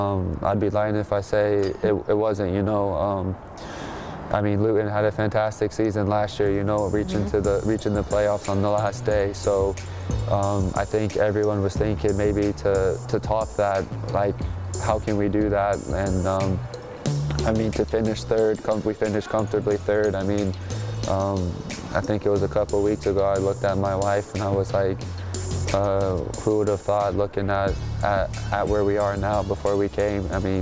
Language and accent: English; Denver, Colorado, United States; my hometown Denver Nuggets are in it